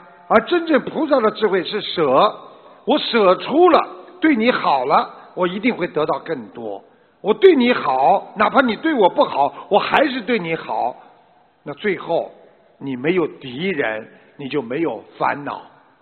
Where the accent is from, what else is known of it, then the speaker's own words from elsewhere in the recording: China; 所以我们中华民族源远流长，所以我们中国人真的是这个很有志气啊